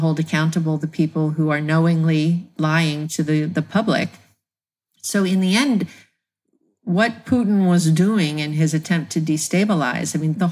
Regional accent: United States; particularly it affects me since I'm an American

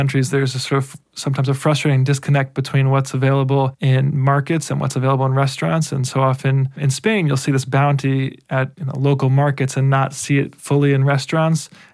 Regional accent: New York, United States; So, you know, as a New Yorker, you think we have the best of everything

